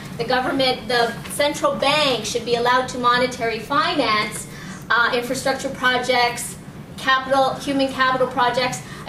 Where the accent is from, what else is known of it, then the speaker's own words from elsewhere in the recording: Canada; I'll just say, as a Canadian here, coming from, as she said, we have the only public central bank in the G8.